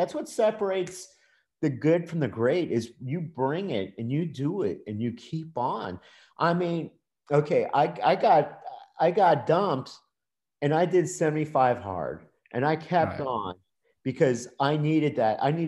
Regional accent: Florida, United States; you know, I'm from South Florida.

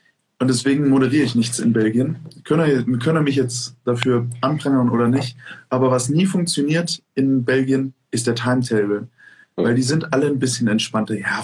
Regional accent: Germany; Also das muss man wirklich sagen, wir sind als Deutsche sehr on time.

